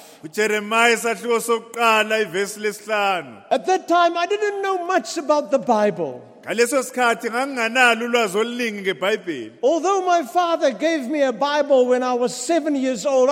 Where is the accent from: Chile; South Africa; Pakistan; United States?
South Africa; Free State; Dear friends, I grew up in the Free State on a farm.